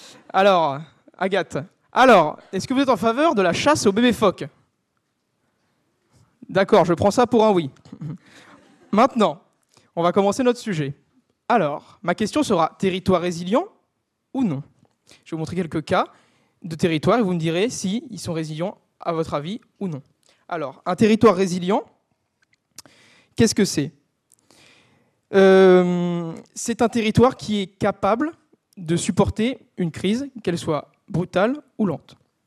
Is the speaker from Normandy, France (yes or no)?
yes; Normandy, France; Et en fait, chez nous, en Normandie